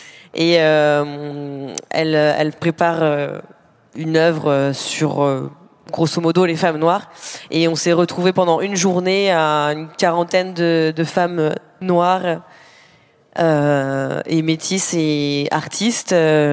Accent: Normandy, France; j'ai grandi en Normandie, il n'y avait pas beaucoup de personnes noires ou métisses qui portaient leur afro comme ça fièrement

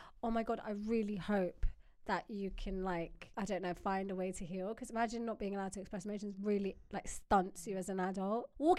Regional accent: Nairobi, Kenya; I grew up in Eastleigh, Nairobi, so I was once with my friends outside and was really young

